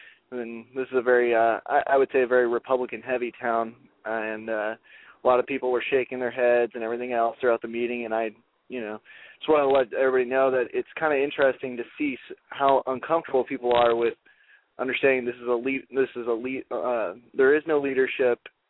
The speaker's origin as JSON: {"language": "English", "town": "Ventura", "region": "California", "country": "United States", "tie": "born or raised there", "said": "I guess some people in my actual local town here have been organizing for Occupy Ventura, which is my hometown."}